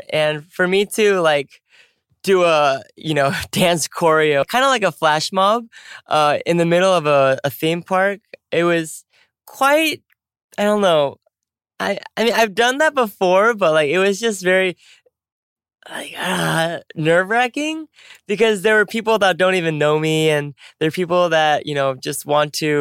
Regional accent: California, United States; And California, which is my home state.

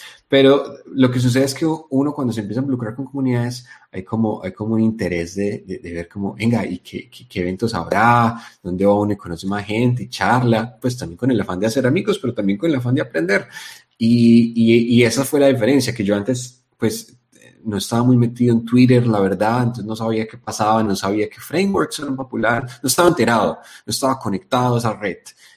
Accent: Colombia; Y como buen colombiano, yo veo que estarán dando.

